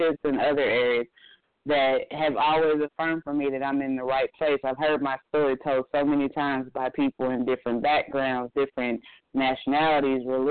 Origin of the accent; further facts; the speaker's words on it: Midwest, United States; now in Atlanta, United States; I'm coming from the Midwest where we could talk about certain food items